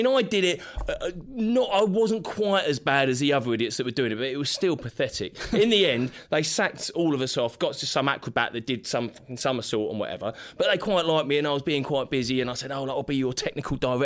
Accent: Twickenham, London, United Kingdom; I grew up in Twickenham.

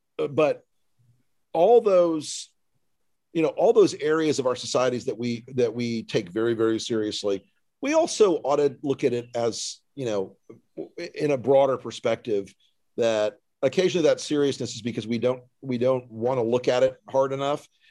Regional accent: the South, United States; I guess it's because I was raised in the South, because Southern women can use the word precious to mean everything from that's beautiful to fuck you.

